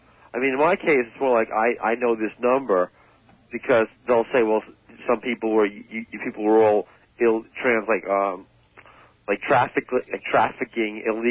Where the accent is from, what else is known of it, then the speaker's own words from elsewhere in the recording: United States; Hey, I'm an American, and in America, an 800 call is by definition.